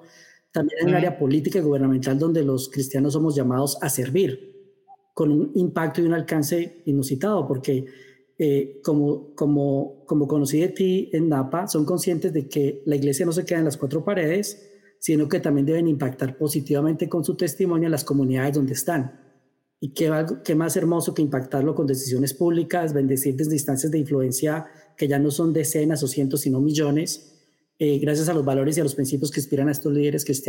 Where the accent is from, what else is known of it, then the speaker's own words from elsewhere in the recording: Colombia; me dediqué a asesorar candidatos, alcaldías, a gobernaciones en mi país original, Colombia, luego a nivel latinoamericano